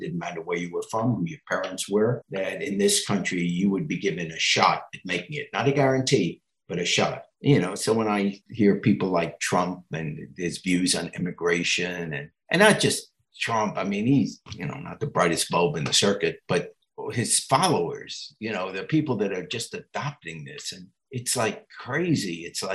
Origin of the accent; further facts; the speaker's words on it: England, United Kingdom; born there; No, I was born in England.